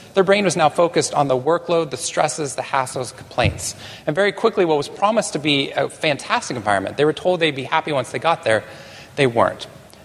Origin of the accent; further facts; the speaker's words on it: Waco, Texas, United States; I grew up in Texas. I grew up actually just north of here. I grew up in Waco, Texas, which I know some people have heard about, but for the wrong reasons. But I loved Waco.